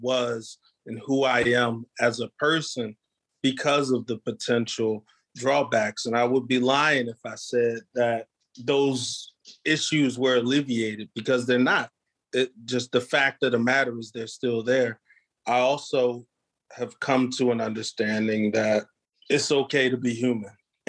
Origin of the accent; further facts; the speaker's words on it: Delaware, United States; Delaware is a small state. I'm from Delaware.